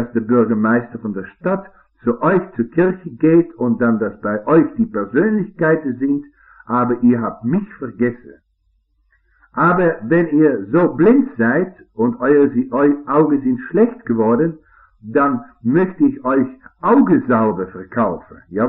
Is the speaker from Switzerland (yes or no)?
no; Kentucky, United States; ich bin zum Teil groß geworden in den Bergen von Kentucky. Und wir wohnten dort in einer alten Blockhütte.